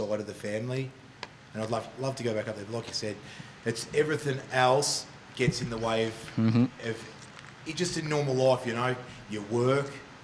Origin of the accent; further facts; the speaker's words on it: Ballarat, Victoria, Australia; born there; My mob's from Warrnambool. I'm Gunajamara, but I'm also Wathaurong. So my mob's down Warrnambool way, but I was born in Ballarat, which is Wathaurong